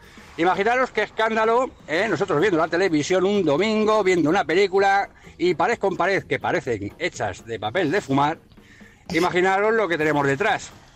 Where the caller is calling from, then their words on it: Madrid, Community of Madrid, Spain; de Madrid.